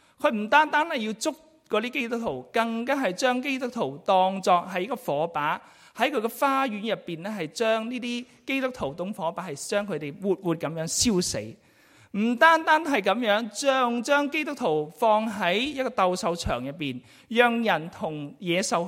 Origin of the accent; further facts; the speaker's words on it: Guangdong, China; 正如好似我哋廣東人會講話，邊一個掂親佢都會死